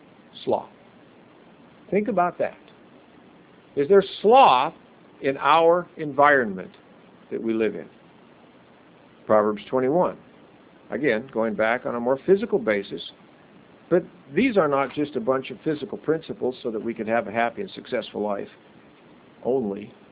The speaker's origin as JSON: {"language": "English", "town": "Medford", "region": "Oregon", "country": "United States", "tie": "born or raised there", "said": "I grew up in Medford, Oregon, at least from the fifth grade on. And my memory of Medford, Oregon, in part, is berry, wild berry vines and big piles and clumps in the empty fields."}